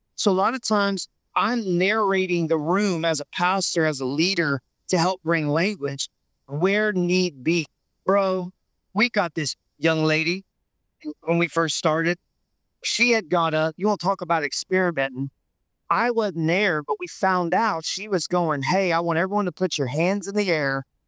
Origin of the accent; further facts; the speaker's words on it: Appalachia, United States; born there; because I'm like Appalachian born, you know, get whoopings. No whippings, bro. Where I come from is a whooping.